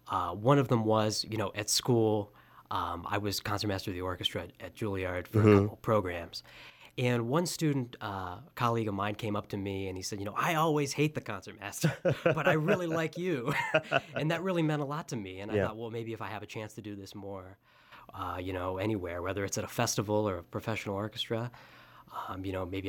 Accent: Canton, Ohio, United States; So I'm originally from Canton, Ohio, and I started playing the violin when I was 3 years old.

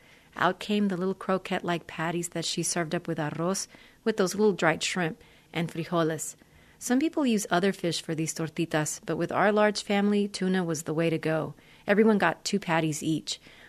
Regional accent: Laredo, Texas, United States; the recipes my mother cooked for me when I was a kid growing up in Laredo, Texas, on the U.S.-Mexico border.

